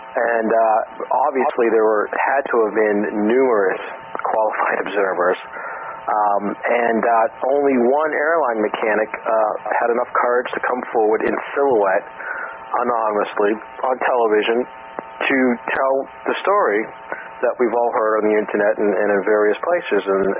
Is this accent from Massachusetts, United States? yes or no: yes; South Boston, Massachusetts, United States; Yeah, man. I'll tell you what, I'm from South Boston, okay?